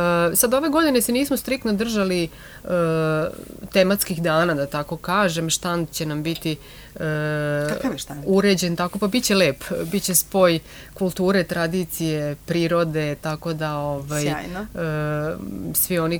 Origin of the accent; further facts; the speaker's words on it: Ruma, Vojvodina, Serbia; evo, konkretno kod nas u Rumi